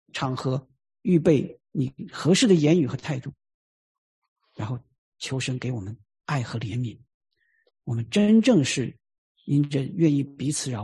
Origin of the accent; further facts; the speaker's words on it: China; 我们中国人常常有一句话叫做大事化小，小事化了啊。